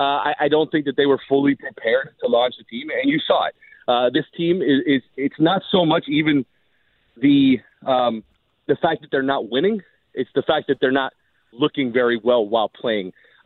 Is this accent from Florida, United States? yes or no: yes; Miami, Florida, United States; it's, Miami's my hometown, and I'm always going to root for their teams